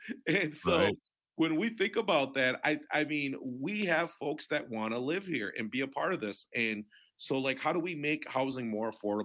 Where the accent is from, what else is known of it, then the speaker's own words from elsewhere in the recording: Minnesota, United States; as a Minnesotan, I don't want to be, you know, known for our state, because I love our state.